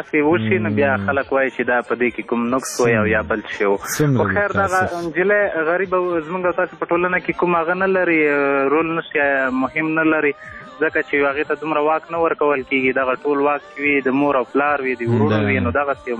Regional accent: Paktia, Afghanistan; د همدې پکتیا ما خصوصا زمونږ په پکتیا ولایت کې دغه مشکلات زیات دي

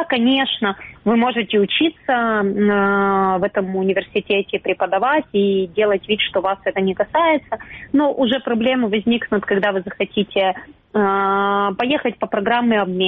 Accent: Crimea, Ukraine; Таврический национальный университет я заканчивала сама, потому что я сама из Крыма.

